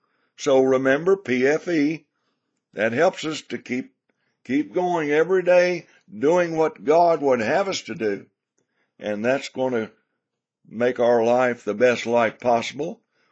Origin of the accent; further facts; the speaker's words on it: Tennessee, United States; Good old Tennessee, boy, that's my home state, and I'm proud to be a Tennessean at heart.